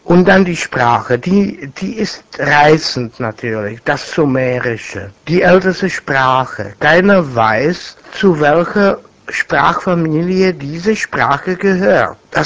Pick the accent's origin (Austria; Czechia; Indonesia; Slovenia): Czechia; German is a second language; wie man bei uns in Tschechien sagt, ich habe Freisemester